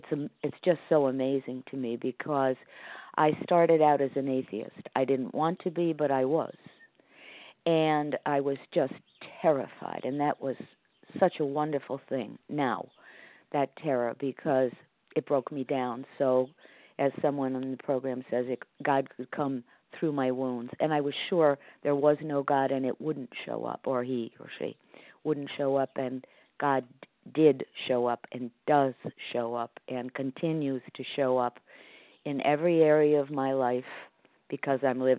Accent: Connecticut, United States; I am from Connecticut

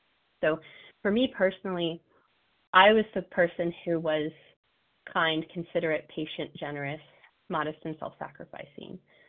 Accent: Colorado, United States; now in Pennsylvania, United States; I'm originally from Colorado, and I, as Jason mentioned, I moved out here to Pennsylvania

